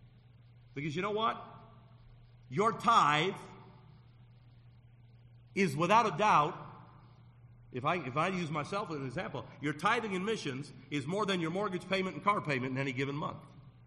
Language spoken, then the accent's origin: English; United States; Oh, thank God I'm an American.